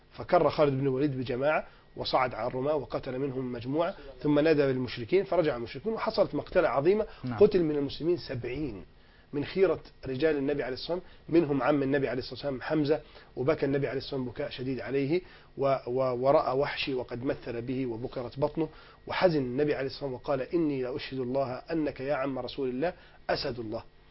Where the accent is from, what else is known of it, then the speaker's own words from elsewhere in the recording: Alexandria, Alexandria Governorate, Egypt; بنشوف الكورنيش عندنا في اسكندرية اللي بيحصل فيه